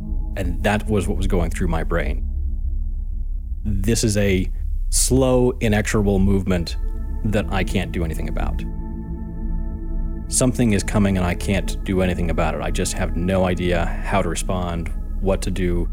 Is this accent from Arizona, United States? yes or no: yes; Arizona, United States; New Mexico, then Arizona, my home state.